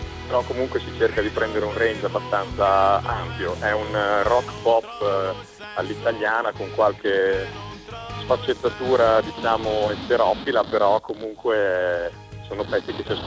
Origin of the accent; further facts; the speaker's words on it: Solarolo, Emilia-Romagna, Italy; Sono romagnolo al 100%, vengo da Solarolo.